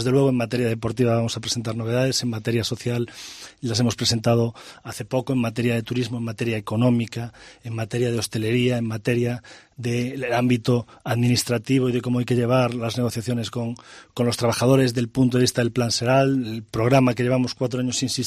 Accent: Pontevedra, Galicia, Spain; born there; Yo que nací en Pontevedra, que vivo en Pontevedra, trabajo en Pontevedra y que me dedico a la ciudad y al ámbito público por amor a mi ciudad

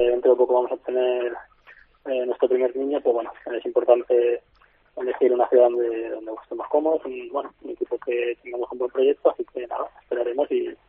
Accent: Sant Adrià de Besòs, Catalonia, Spain; yo soy de aquí, yo soy de San Adrián, de Badalona

